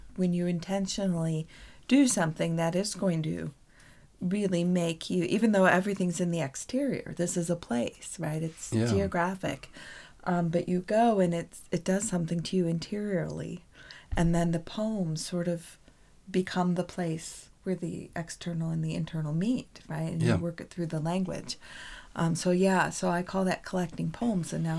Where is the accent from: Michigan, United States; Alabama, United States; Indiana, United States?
Michigan, United States; Detroit; No. I'm from Detroit.